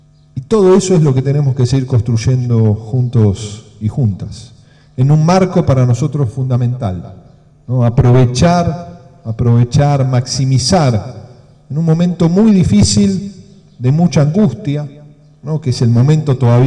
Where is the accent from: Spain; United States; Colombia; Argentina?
Argentina; como argentino se me inflaba el pecho